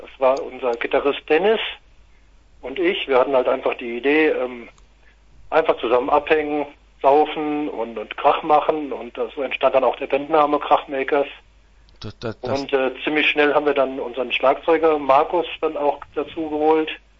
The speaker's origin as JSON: {"language": "German", "town": "Wetzlar", "region": "Hesse", "country": "Germany", "said": "Wir kommen schon mehr aus dem Kreis Wetzlar, also Land-Dill-Kreis, Land der Könige."}